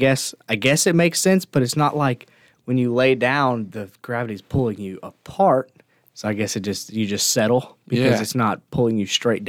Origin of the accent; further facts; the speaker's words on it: Louisiana, United States; It's how I grew up. I grew up in Louisiana. So, I mean, I guess that's kind of just natural if you're from down there.